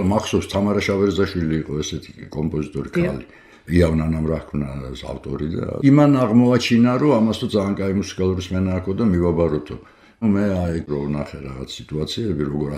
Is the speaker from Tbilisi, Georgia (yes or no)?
yes; Tbilisi, Georgia; გავიზარდე ვერაზე. ჩვენი სახლი იყო შტაბბინა თბილისის.